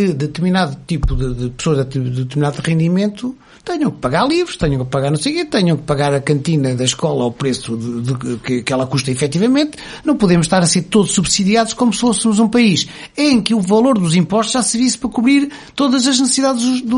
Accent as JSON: {"language": "Portuguese", "country": "Portugal", "said": "a maneira como nós portugueses pensamos"}